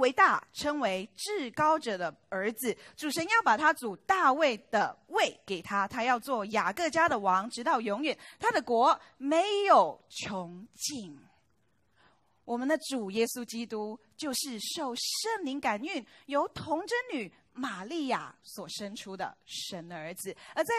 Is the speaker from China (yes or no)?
yes; China; born there; 那我自己呢是80年代出生在中国